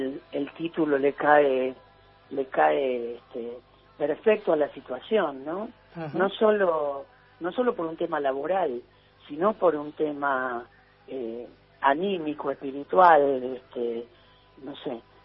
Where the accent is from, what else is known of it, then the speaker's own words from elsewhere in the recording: Rosario, Santa Fe, Argentina; Yo vengo de Rosario y en un comienzo grabé, sigo haciéndolo, ¿no?